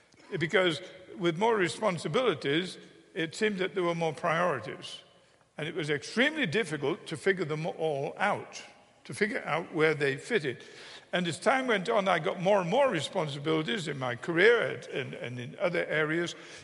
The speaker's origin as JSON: {"language": "English", "region": "England", "country": "United Kingdom", "tie": "born or raised there", "said": "Going back to when I was a child, growing up in England"}